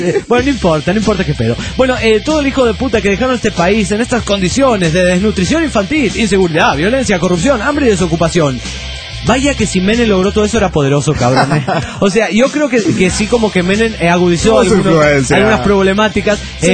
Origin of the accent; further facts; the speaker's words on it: Pergamino, Buenos Aires Province, Argentina; now in Rosario, Argentina; soy de Pergamino, Buenos Aires, República Argentina.